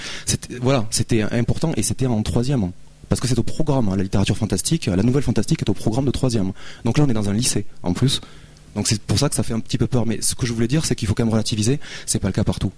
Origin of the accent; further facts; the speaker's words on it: France; Sans renier absolument le fait que je suis français